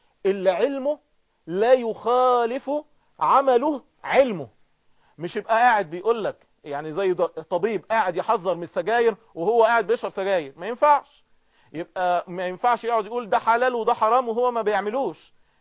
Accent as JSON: {"language": "Arabic", "country": "Egypt", "said": "يعني أنا قاعد كده دلوقتي بعد الظهر عندنا في مصر"}